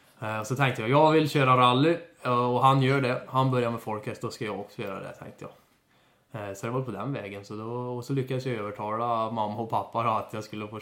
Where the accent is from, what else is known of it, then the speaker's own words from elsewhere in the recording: Sunnemo, Värmland, Sweden; för jag kommer från Sunnemo då, så jag växte upp här hela mitt liv så att...